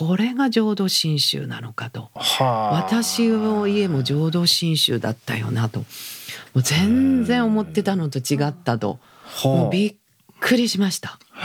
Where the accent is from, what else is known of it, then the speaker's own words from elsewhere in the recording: Mie, Japan; born there; 私はあの生まれは三重県です。